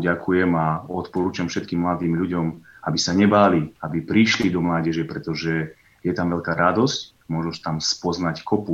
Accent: Markovce, Košice Region, Slovakia; Potom môjho otca Vladimíra preložili do dediny, ktorá sa volá Markovce, je na Zempline, krásna malebná dedinka. Ja som tam strávil 20 krásnych rokov svojho života, za čo Bohu veľmi ďakujem, že som tam prežil svoje detstvo.

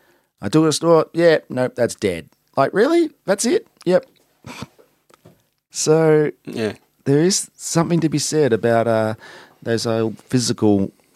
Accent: Mornington, Victoria, Australia; And I was from Mornington, and I hadn't really spent much time in the city.

